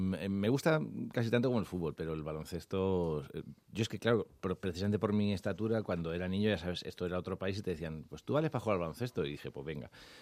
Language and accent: Spanish; Albacete, Castilla-La Mancha, Spain; also born or lived in Melilla; soy de Albacete, la gente de Albacete somos honestos